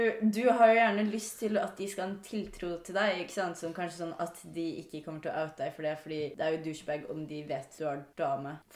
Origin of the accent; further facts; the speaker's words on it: Bærum, Akershus, Norway; Jeg er fra Bærum, da.